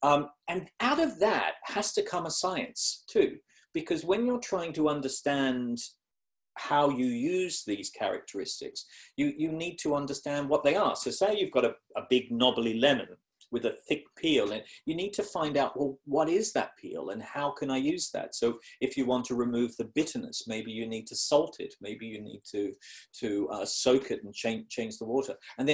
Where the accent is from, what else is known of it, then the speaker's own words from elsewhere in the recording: Melbourne, Victoria, Australia; Where I grew up in Australia was the outer suburbs of the city of Melbourne. And my parents grew apples and oranges and lemons and all sorts of carrots and cabbages and things.